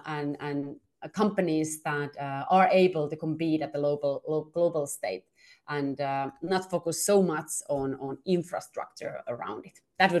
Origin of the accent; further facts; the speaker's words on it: Lappeenranta, South Karelia, Finland; English is a second language; In my home country, Lappeenranta, together with Lahti, they have great examples of these kind of, you know, startup hubs